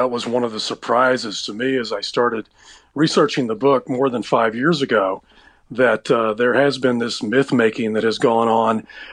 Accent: Florida, United States; Oh, I think I was a kid growing up in Florida.

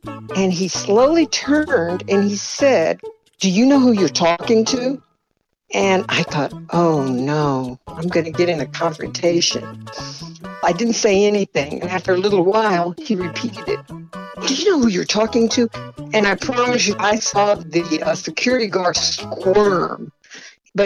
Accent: San Antonio, Texas, United States; from San Antonio, Texas.

